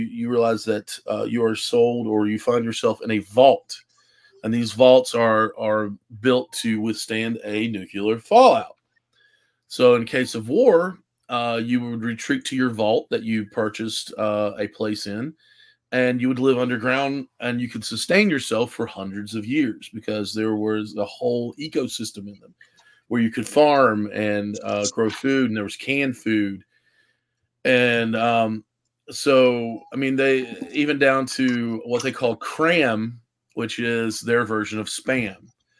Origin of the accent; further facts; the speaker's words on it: West Virginia, United States; it's based in my home state of West, or well, Adam, our home state of West Virginia.